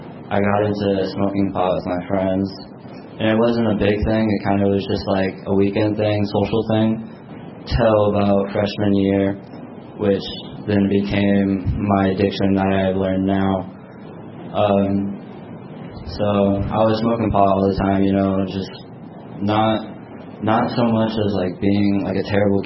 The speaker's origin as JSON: {"language": "English", "town": "Grinnell", "region": "Iowa", "country": "United States", "said": "I'm from Grinnell. I'm 16."}